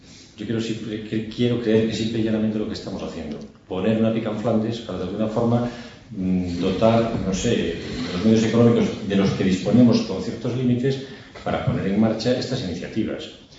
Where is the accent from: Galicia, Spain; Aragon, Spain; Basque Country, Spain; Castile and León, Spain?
Galicia, Spain; Pensemos que nosotros, aparte de españoles, somos gallegos.